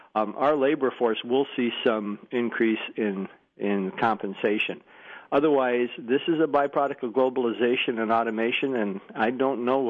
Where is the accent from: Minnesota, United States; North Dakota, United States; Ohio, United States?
North Dakota, United States; trailing only North Dakota, my home state.